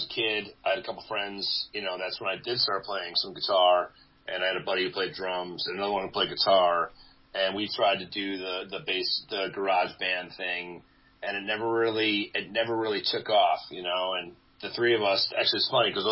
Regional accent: Illinois, United States; I did a Battle of the Bands competition for the town that I grew up in outside Chicago.

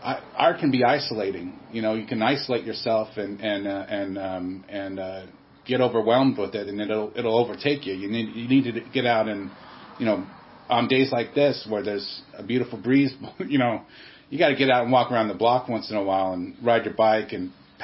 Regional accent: Redondo Beach, California, United States; I grew up around Redondo Beach and Manhattan Beach in that area.

